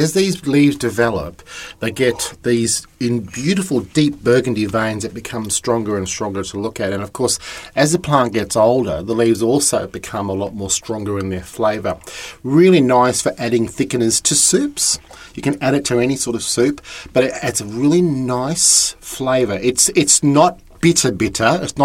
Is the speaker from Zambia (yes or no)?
no; Victoria, Australia; growing up in Victoria, that's what I would see growing in the gardens and growing in the paddocks